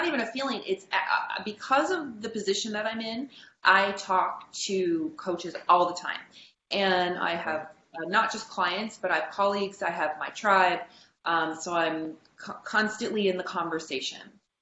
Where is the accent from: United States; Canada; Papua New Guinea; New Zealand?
Canada; for me as a Canadian, I wanted to stay in Canada.